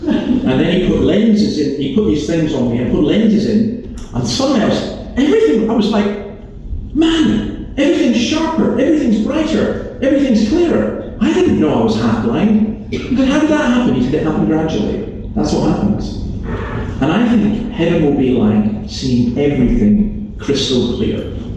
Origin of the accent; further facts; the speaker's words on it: Scotland, United Kingdom; I mean, I would walk up and go … I'm Scottish.